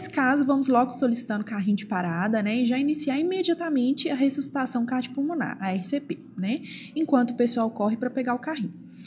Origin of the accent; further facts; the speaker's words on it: Belo Horizonte, Minas Gerais, Brazil; eu me formei na Federal de São João del Rei, eu sou de Belo Horizonte